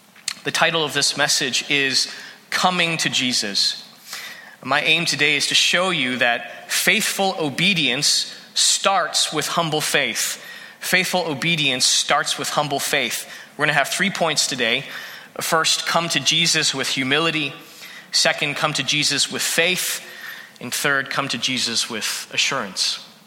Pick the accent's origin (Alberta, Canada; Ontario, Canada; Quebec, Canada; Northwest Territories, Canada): Ontario, Canada; St. Catharines; also born or lived in Hamilton / Toronto; It's in Canada where I grew up in St. Catharines, moved to Hamilton for my undergraduate, then migrated to Toronto for further studies. I am grateful to be in Canada.